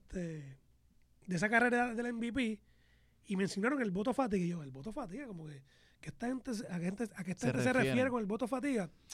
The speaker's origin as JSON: {"language": "Spanish", "country": "Puerto Rico", "said": "nosotros que somos de Puerto Rico"}